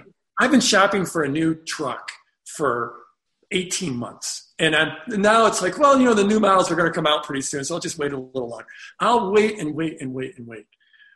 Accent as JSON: {"language": "English", "country": "United States", "said": "Sorry for the brag. I'm being American."}